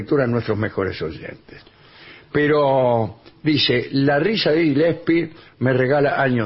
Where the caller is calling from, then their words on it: Rosario, Santa Fe, Argentina; de Rosario.